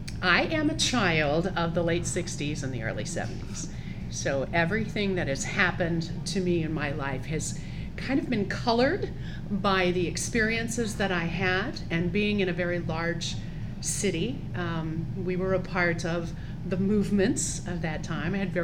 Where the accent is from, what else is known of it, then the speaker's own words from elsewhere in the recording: St. Louis, Missouri, United States; I was born in St. Louis, Missouri, proper. And then when I was six, we moved out to the suburbs. And we moved out to an area that was the most highly populated in the St. Louis area at that time.